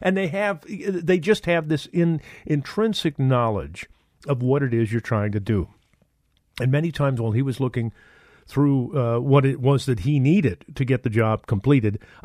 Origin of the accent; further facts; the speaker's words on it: Detroit, Michigan, United States; And I think it goes back to when I was growing up in Detroit.